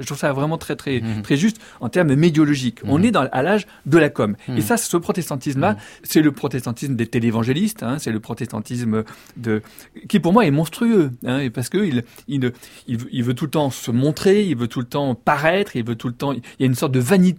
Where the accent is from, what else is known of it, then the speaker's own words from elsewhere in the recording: France; moi aussi, je suis catholique au sens où je suis français